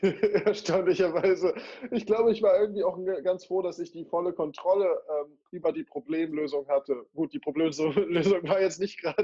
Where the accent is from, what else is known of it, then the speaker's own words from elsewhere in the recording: North Rhine-Westphalia, Germany; ich bin aufgewachsen im Herzen des Treuteburger Waldes, in einem kleinen Dorf in der Nähe von Bielefeld.